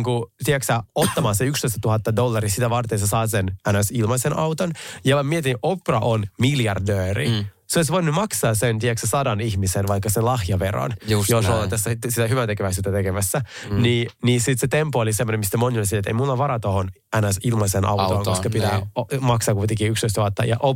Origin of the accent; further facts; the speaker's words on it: Juuka, North Karelia, Finland; mä oon Juuasta ja ne on ihan naapurikuntia.